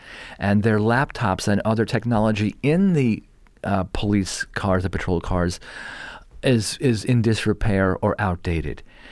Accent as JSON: {"language": "English", "region": "New York", "country": "United States", "tie": "born or raised there", "lives_now": "San Francisco, United States", "said": "I grew up in New York, in Long Island, you know."}